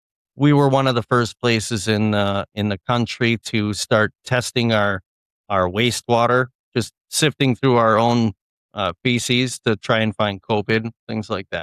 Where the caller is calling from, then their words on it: Wisconsin, United States; I'm in Wisconsin in the United States. So, right, not too far from one of the Great Lakes, Great Michigan or Lake Michigan.